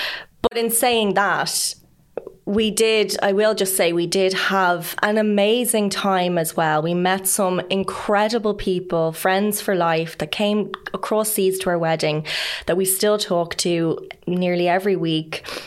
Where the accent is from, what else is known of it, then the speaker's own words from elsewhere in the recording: Dublin, Leinster, Ireland; moved away as an adult; I'm an Irish actor from Dublin. I've just moved over.